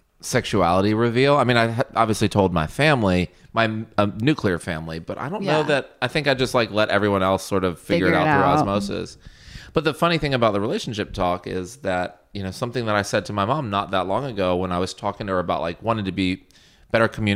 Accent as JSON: {"language": "English", "region": "Virginia", "country": "United States", "said": "Well, I'm from Virginia, so it's like a north, south, east thing."}